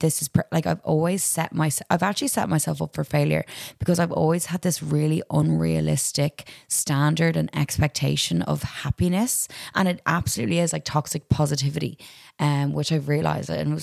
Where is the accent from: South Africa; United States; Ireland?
Ireland; Is it just because I'm Irish? I'm used to the cold, the wet.